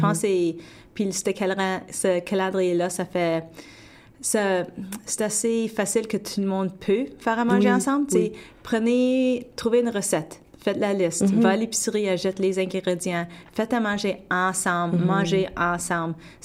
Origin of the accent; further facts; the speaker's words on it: Quebec, Canada; Moi, je viens de l'Outaouais. Mm-hmm. Ça fait que nous autres, moi, je suis née en 1974.